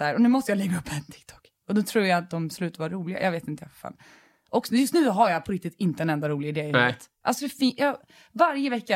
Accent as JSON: {"language": "Swedish", "town": "Danderyd", "region": "Stockholm County", "country": "Sweden", "said": "Danderyd."}